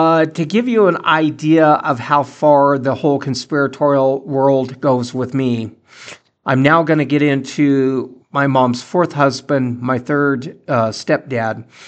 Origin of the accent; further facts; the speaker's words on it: Brighton, Colorado, United States; he also had a farm out here north of where I live, my hometown of Brighton, Colorado.